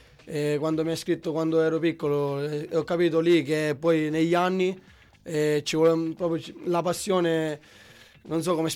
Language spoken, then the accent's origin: Italian; San Giovanni Galermo, Sicily, Italy; No, sono di San Giovanni Galermo.